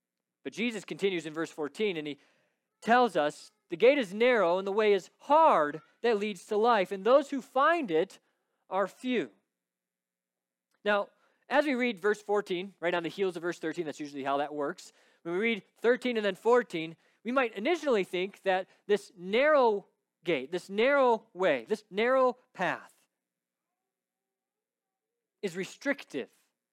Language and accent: English; Detroit, Michigan, United States; this street is much like the highways that I grew up near in Metro Detroit, where you've got 4, 5, 6 lanes of traffic.